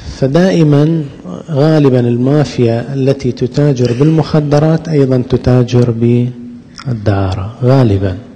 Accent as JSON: {"language": "Arabic", "country": "Bahrain", "said": "تزدهر هذه التجارة في عدد من البلدان، من ضمنها مع شديد الأسف ومع مزيد من ألم القلب بلدنا البحرين"}